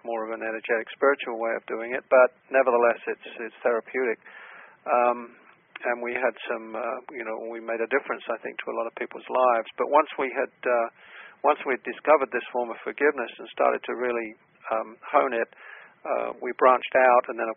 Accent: England, United Kingdom; moved away as an adult; now in Atlanta, United States; When I came over from England in 1984

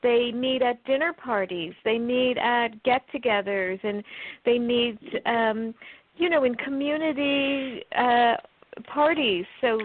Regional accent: Stamford, Connecticut, United States; she would come to our house in Stamford, Connecticut. I grew up in Connecticut.

